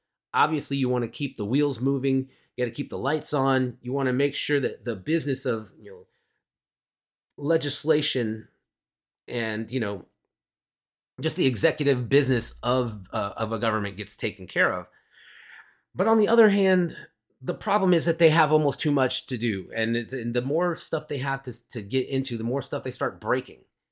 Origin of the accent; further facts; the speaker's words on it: United States; I'm a taxpayer, but I'm also an American. I'm a human being.